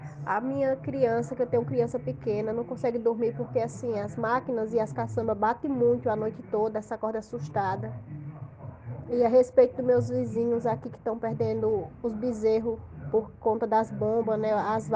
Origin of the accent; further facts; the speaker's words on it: Craíbas, Alagoas, Brazil; Bom dia, eu sou aqui de Lagoa do Mel, Craíbas, próximo à Vale Verde.